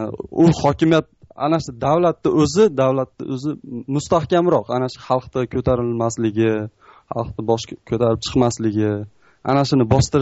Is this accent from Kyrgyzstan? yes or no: yes; Kyrgyzstan; now in South Korea; Men Koreyadanman, yuzning Koreyadan. O'zim qirg'izistonlikman, shunchaki kuzatuvchiman xolos.